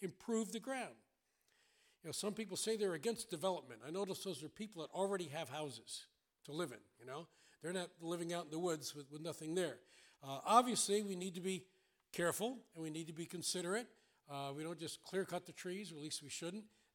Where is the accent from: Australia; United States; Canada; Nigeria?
United States; New York City, New York; born there; I was born in New York City, but I'm glad I didn't grow up there.